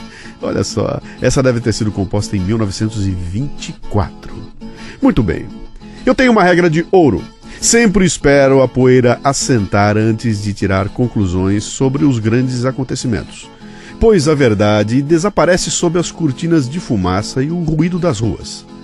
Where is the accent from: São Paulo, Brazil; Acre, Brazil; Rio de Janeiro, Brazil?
São Paulo, Brazil; Bauru; Bauru, minha terra natal.